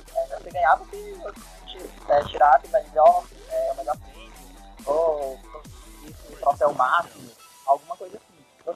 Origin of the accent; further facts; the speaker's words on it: Brazil; sou brasileiro, eu não tenho tanto dinheiro assim.